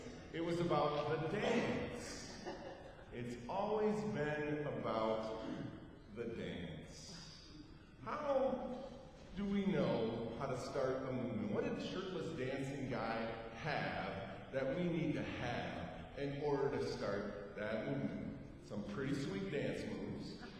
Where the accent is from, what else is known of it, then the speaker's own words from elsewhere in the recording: Wisconsin, United States; I gotta say, I'm from Wisconsin, man, where beer falls into two categories: Pabst Blue Ribbon and Old Milwaukee.